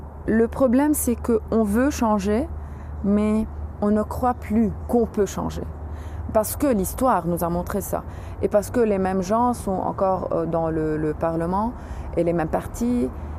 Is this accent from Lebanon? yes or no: yes; Lebanon; je suis libanaise, je suis photographe et je fais des films documentaires. J'ai 34 ans. On est là au centre de Beyrouth.